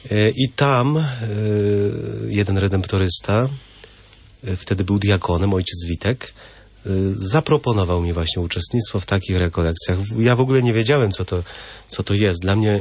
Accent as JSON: {"language": "Polish", "town": "Piątkowa", "region": "Lesser Poland", "country": "Poland", "said": "Nie, ja jestem spod Nowego Sącza, z Piątkowej."}